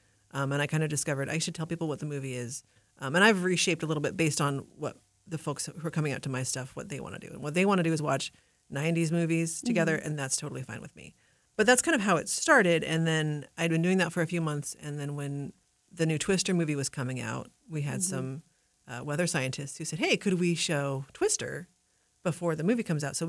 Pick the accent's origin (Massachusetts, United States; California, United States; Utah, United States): California, United States; I hail from Southern California, the little known home of cinema.